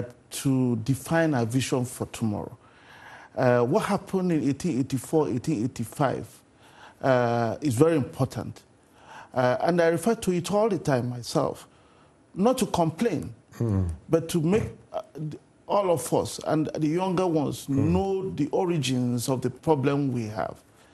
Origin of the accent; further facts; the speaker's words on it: Nigeria; I'm originally a Nigerian